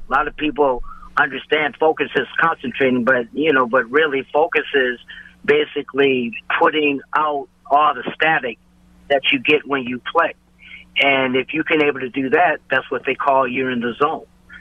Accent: Des Moines, Iowa, United States; Well, I grew up in Des Moines, Iowa. Then I came to Minnesota, went to Washburn High School

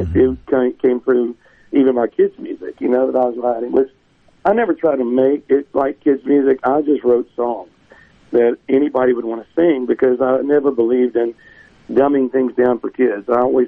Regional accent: Mississippi, United States; the soulfulness that I was raised in the Delta. You know, when I was 13, I started playing at the Greenwood Country Club for the dinner hours.

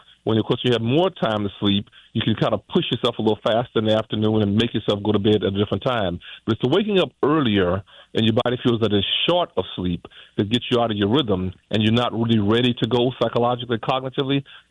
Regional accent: Beaumont, Texas, United States; I'm from Beaumont, Texas, originally. I mentioned that on your show before. And all my relatives worked shift work at a refinery as I was growing up.

